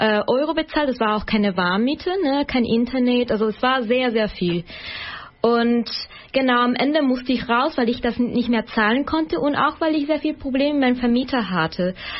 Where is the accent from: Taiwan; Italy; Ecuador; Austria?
Ecuador; German is a second language; now in Germany; Also ich bin Ausländerin, ich komme aus Ecuador